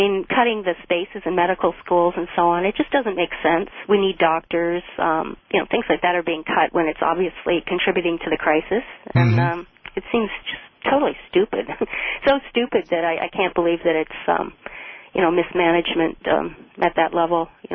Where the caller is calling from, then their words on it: Windsor, Ontario, Canada; I'm from Canada here, Windsor.